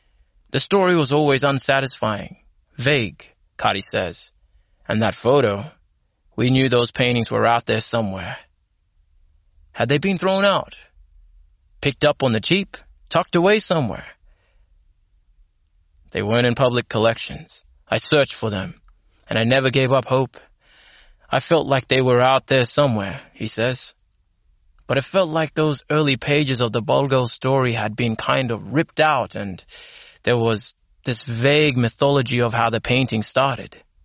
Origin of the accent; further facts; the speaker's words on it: Western Australia, Australia; now in Balgo, Australia; Ngura are the places we came from, our country. We came to the mission from Kiwikura, from Canning Stockroot, from Mullen Lake Country.